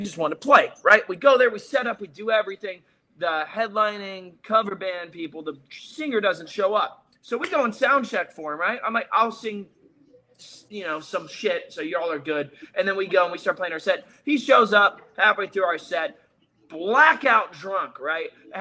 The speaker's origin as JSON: {"language": "English", "town": "Melbourne", "region": "Florida", "country": "United States", "tie": "born or raised there", "said": "change it on St. Patty's Day over to Melbourne, Florida, my hometown."}